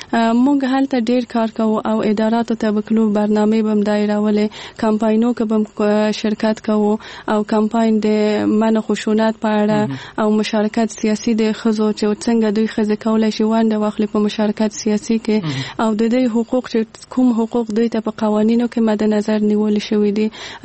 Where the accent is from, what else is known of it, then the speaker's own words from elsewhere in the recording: Kabul, Afghanistan; زه په کابل کې زیږېدلی یم او دلته مې ژوند کړی.